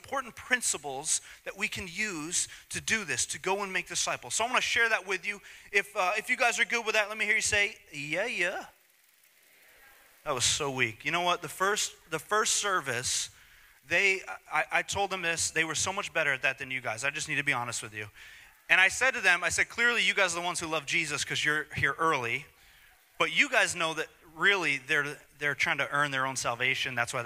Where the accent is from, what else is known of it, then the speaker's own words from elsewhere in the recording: Long Island, New York, United States; Now, we're from Long Island. We've been youth pastors and young adult pastors in Long Island for the last 11 years.